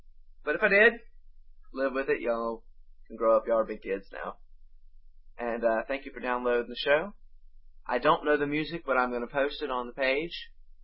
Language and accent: English; the South, United States; I'm from the South. I can't really speak well.